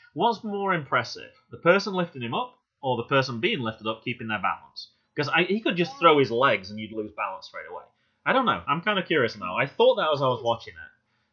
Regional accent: England, United Kingdom; now in Virginia, United States; I'm a Brit living in Virginia.

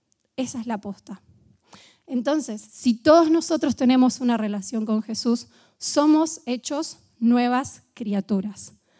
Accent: Bragado, Buenos Aires Province, Argentina; Nosotros somos de Bragado y estos primos son del sur del país

